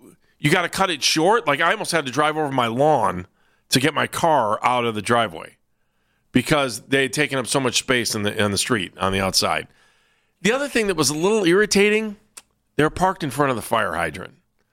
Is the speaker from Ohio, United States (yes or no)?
yes; Cleveland Heights, Ohio, United States; At least that's the way it was growing up in Cleveland Heights.